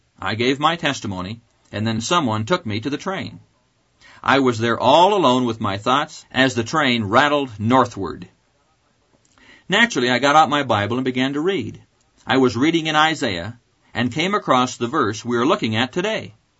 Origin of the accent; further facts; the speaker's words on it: Neola, Iowa, United States; A friend was calling from my hometown of Neola, Iowa.